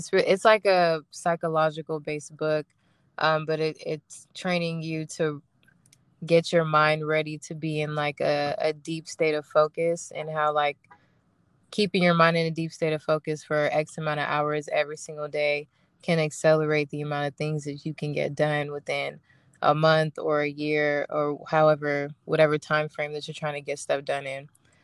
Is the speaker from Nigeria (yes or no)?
yes; Nigeria; well, I'm Nigerian, so I have to do the honorable mention of jollof rice.